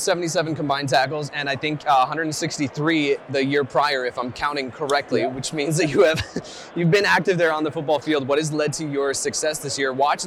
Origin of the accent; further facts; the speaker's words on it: Illinois, United States; I grew up outside Chicago, very familiar with watching Brian Urlacher